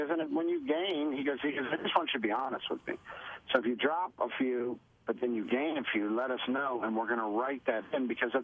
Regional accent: Pittsburgh, Pennsylvania, United States; because I literally came out of an alley by a dumpster in Pittsburgh to where I'm at now. So anytime my hometown recognizes me, I love it.

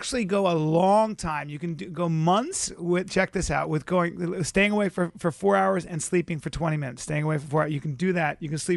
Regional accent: Los Angeles, California, United States; I'm a comedian from Los Angeles.

